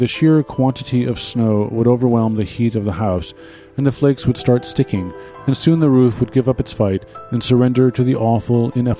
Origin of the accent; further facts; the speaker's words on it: Michigan, United States; Growing up in Michigan, I was quite familiar with snow and the way it transformed landscapes, both exterior and interior.